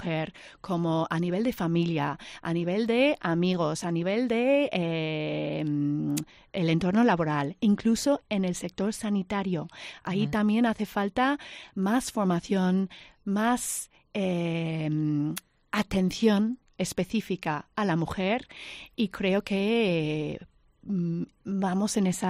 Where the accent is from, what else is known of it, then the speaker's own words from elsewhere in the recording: United Kingdom; Spanish is a second language; now in Spain; Yo soy del Reino Unido